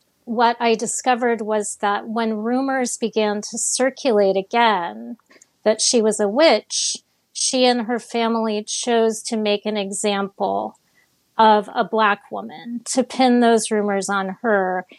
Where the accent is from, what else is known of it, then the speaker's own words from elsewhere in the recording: Miami, Florida, United States; and I grew up in Miami, so it wasn't an environment like the place where he grew up in the Mississippi Delta